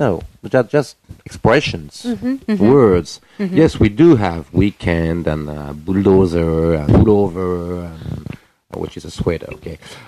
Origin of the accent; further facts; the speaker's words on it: France; Japanese people think that we French people are very proud of being